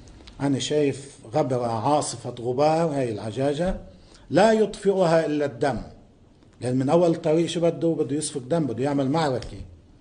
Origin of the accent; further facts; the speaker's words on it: Lebanon; مثل هلا التركيب الطائفية عندنا بلبنان